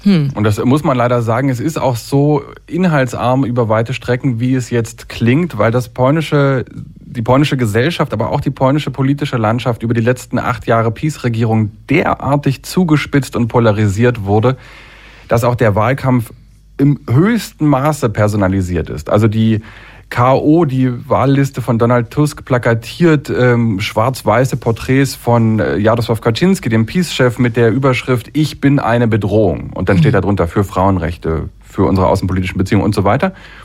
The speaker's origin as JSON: {"language": "German", "region": "Berlin", "country": "Germany", "tie": "born or raised there", "said": "Ich bin in Berlin groß geworden"}